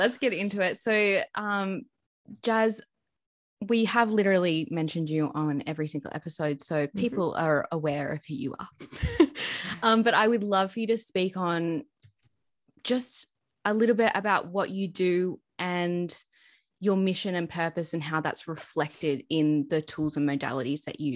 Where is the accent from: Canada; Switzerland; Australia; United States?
Australia; Orange, New South Wales; And I mean, I'm originally from Orange, and literally on your 16th birthday, you would go to, what's it called?